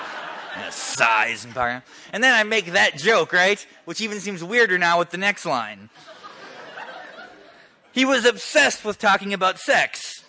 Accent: North Dakota, United States; I'm also from North Dakota.

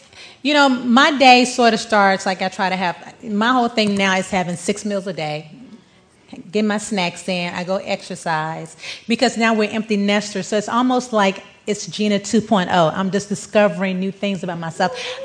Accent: the South, United States; You know, I am from the South.

